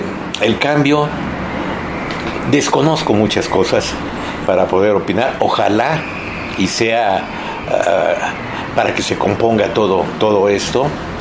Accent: Mexico; Somos mexicanos, no tenemos que imitar a otros países

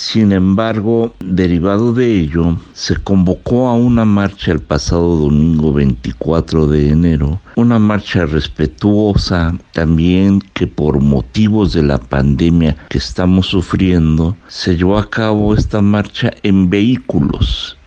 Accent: Puebla, Mexico; oriundo y vecino de la ciudad de Puebla, Puebla

